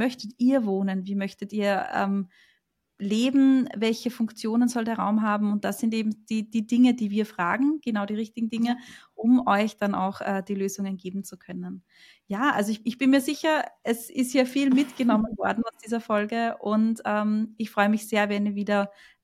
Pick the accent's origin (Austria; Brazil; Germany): Austria; wie man bei uns in Österreich sagt